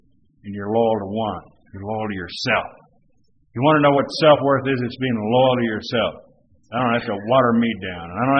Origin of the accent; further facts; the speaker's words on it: Texas, United States; You know, when I grew up back in the Texas Panhandle farming community.